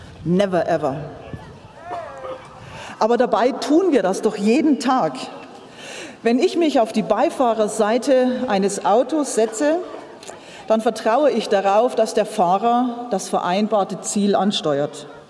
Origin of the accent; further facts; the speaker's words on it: Lichtenberg, Berlin, Germany; Ich komme aus Lichtenberg, also es sind nur ein paar Kilometer hier gleich ums Eck